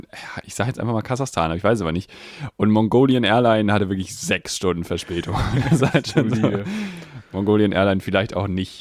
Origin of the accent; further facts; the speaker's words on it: Netherlands; German is a second language; Ich bin ja eigentlich Niederländer.